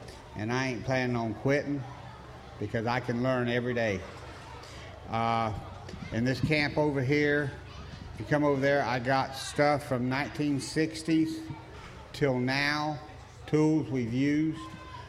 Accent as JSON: {"language": "English", "region": "Florida", "country": "United States", "tie": "born or raised there", "also_born_or_lived": "Hawkinsville, Georgia", "said": "Middle Georgia, around Hawkinsville, Tippettville, Georgia. I'm a 10th generation cracker and 10th generation cattleman. I moved to Florida back when I was a little bitty feller."}